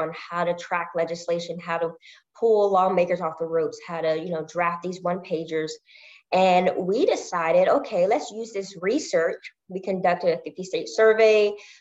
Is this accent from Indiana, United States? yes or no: no; North Carolina, United States; also born or lived in Virginia; Yeah, so I grew up in North Carolina. I was born in Virginia, and then my parents moved to North Carolina.